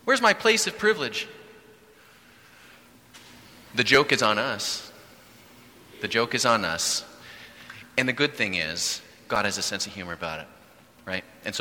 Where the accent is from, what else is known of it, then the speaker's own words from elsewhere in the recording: Yakima, Washington, United States; I'm from the West. I used to sing that song as like a four-year-old at a little pizza shop called Shakey's in downtown Yakima, Washington.